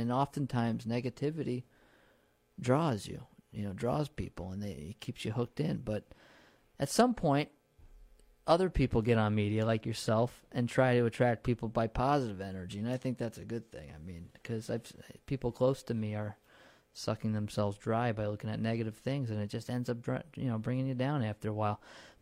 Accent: New Paltz, New York, United States; growing up in New Paltz, I used to see a lot of people outside when kids were outside, I think, a lot more.

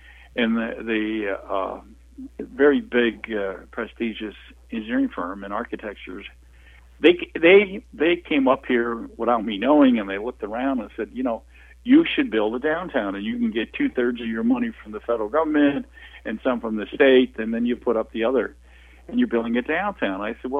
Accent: Troy, United States; growing up in Troy, all the stores went out of business in downtown Troy

